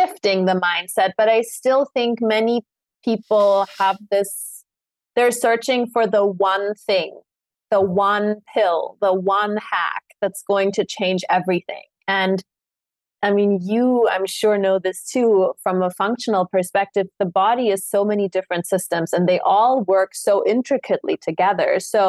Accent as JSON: {"language": "English", "town": "Munich", "region": "Bavaria", "country": "Germany", "tie": "born or raised there", "said": "I grew up in Munich for most of my life"}